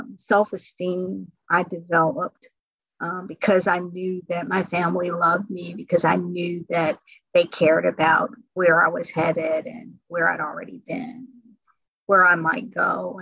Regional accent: Atlanta, Georgia, United States; And so I didn't attend elementary school with kids that grew up from my environment because I grew up in Atlanta.

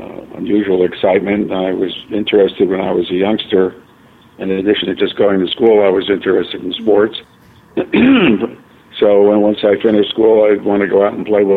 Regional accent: Newark, New Jersey, United States; born there; I was born in Newark, New Jersey, February 22nd

